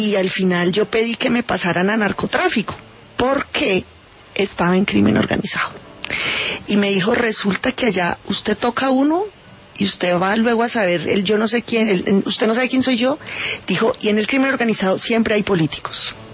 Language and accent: Spanish; Colombia; Porque son cosas sensatas que nos unen como colombianos.